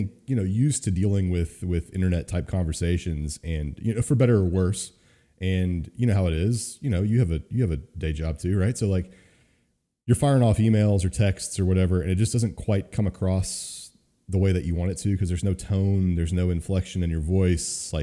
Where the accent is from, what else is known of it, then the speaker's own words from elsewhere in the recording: Texas, United States; I'm a, you know, born and raised in Texas, very red family, you know, so always been kind of like that conservative neocon